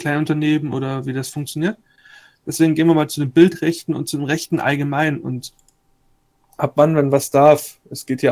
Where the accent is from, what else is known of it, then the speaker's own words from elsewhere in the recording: Bavaria, Germany; ich komme aus Bayern, ich spreche das China aus.